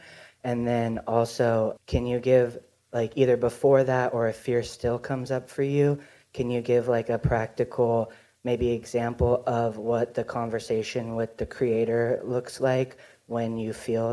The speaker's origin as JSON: {"language": "English", "region": "Oregon", "country": "United States", "said": "I'm from Oregon."}